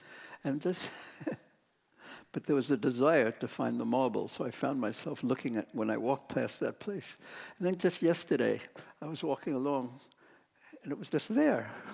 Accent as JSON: {"language": "English", "region": "New York", "country": "United States", "lives_now": "Vrindavan, India", "said": "Because I'm from New York, I'm not quite a miracle story fan, but yet, Vrindavan is such a miraculous place."}